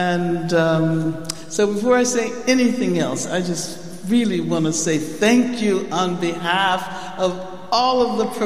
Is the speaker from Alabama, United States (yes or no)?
yes; Birmingham, Alabama, United States; born there; I was born in 1944 in Birmingham, Alabama, at a time when the government of the city and of the state were literally in the hands of the Ku Klux Klan.